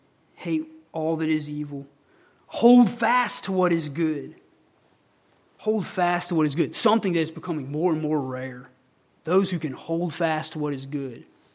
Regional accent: Homewood, United States; we had that verse on our hot water heater in our house I grew up in Homewood.

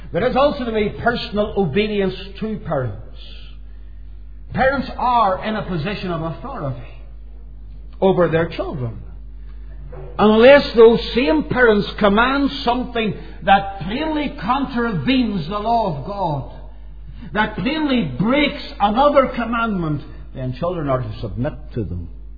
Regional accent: Derry, Northern Ireland, United Kingdom; being in a shop at Londonderry, my hometown, standing at the counter waiting to be served.

